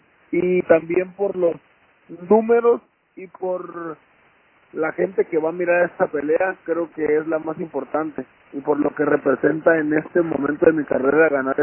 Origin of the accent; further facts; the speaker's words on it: Mexico; es una pelea dura e importante porque somos dos mexicanos